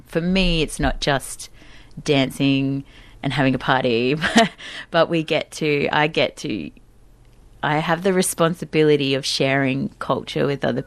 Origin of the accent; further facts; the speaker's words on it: Australia; accent: Australian; Oh, do you want me to pronounce it with my great Australian accent?